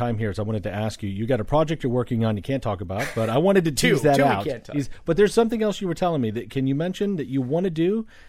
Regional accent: West Palm Beach, Florida, United States; So I grew up in South Florida, as I mentioned before, to the listeners. But I grew up, a lot of my time was up in West Palm Beach.

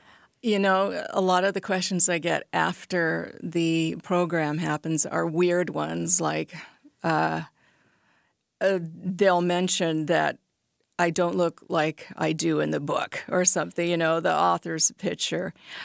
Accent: Washington, United States; I grew up in Washington State, and the coast of Washington is fairly rugged

